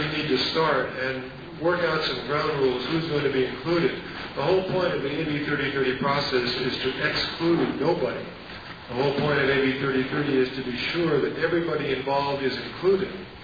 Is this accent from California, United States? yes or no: yes; Sacramento, California, United States; Well, I'm from Sacramento, so I'm here to help you.